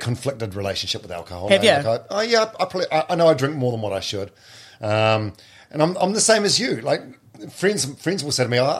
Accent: New Zealand; I'm Maori, I think I'm Irish.

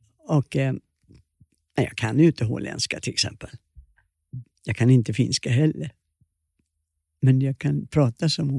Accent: Sweden; Jag är svensk.

